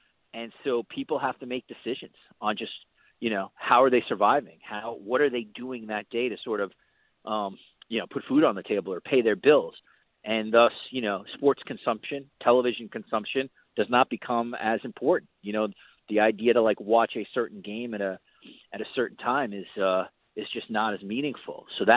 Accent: United States; now in Canada; just as an American living in Canada

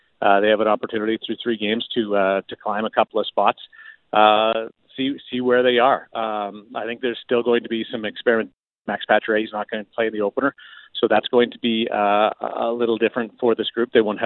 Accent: Canada; being a Canadian

